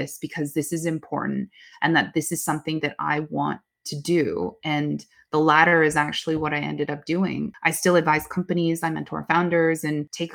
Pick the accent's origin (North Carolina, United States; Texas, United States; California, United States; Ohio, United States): California, United States; Oakland; my hometown, Oakland. I grew up in Chinatown, Oakland, because my grandparents lived there.